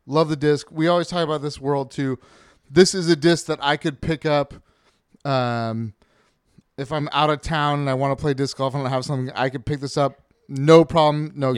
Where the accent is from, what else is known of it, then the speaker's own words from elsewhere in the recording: Chico, California, United States; Like, so I'll say grew up, cause really early 20s is growing up in Chico, in Sierra Nevada country.